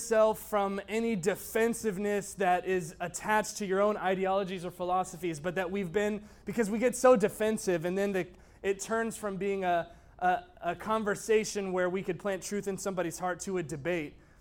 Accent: Dahlonega, Georgia, United States; Okay, I'm from Dahlonega. Do you know Dahlonega? Tiny mountain town in the north, okay, in the north of Georgia, and population like 5,000, right? Small.

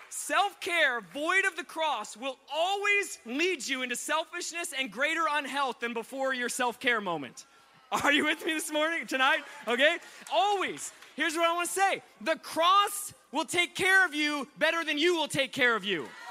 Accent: Alaska, United States; now in Hawaii, United States; I'm from Alaska. We didn't have camps. I don't know. It's like a cultural phenomenon I never understood till I moved to, well, no, I live in Hawaii.

